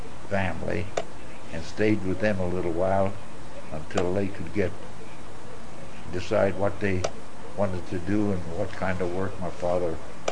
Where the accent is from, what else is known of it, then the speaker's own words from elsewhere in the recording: Portland, Oregon, United States; also born or lived in Lancaster County, Pennsylvania; My early schooling was started in Portland, Oregon. That's where I started school.